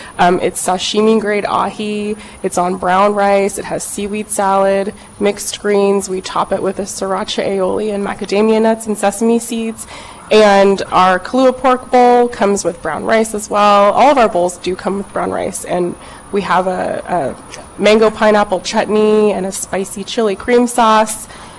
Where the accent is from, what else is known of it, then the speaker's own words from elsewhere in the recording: Hawaii, United States; I'm Hawaiian.